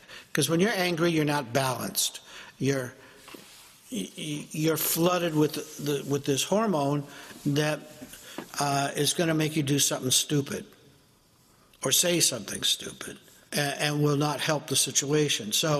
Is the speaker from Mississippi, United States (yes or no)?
no; California, United States; As I understand, I am from California. Both LA and San Francisco, Oakland and Berkeley